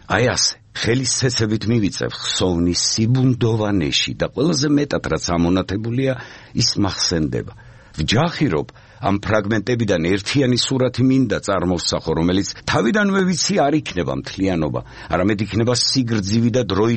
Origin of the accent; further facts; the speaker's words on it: Batumi, Adjara, Georgia; ზღვის პირას დავიბადე, მთელი ცხოვრება ზღვა იყო ჩემი თანამგზავრი.